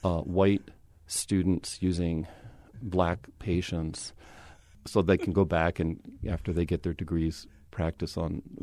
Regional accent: Northeast, United States; I guess growing up in the Northeast in a Jewish family and showing some interest in science

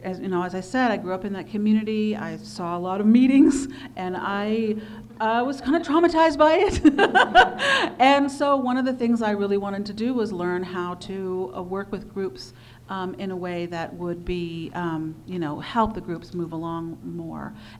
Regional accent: California, United States; also born or lived in Berkeley; I grew up inland on Greenfield Ranch. I was brought there by my parents in the big wave when I was 7 and 74.

